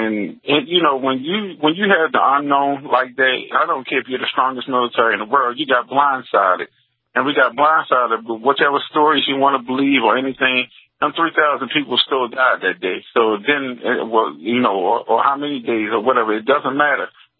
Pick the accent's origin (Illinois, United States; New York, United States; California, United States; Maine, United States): New York, United States; me being a New Yorker myself, I wasn't in New York that day, but I was in Arlington, Virginia, not far from the Pentagon.